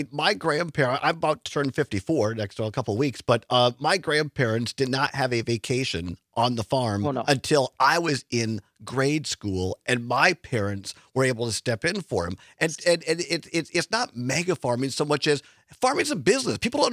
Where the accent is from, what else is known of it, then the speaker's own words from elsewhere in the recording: Richland Center, Wisconsin, United States; Richland Center, my hometown, Racine